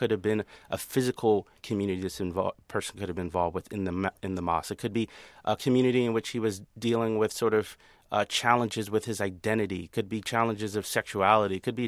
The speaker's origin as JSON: {"language": "English", "country": "United States", "tie": "born or raised there", "said": "I'm part of the indigenous community born and raised in America"}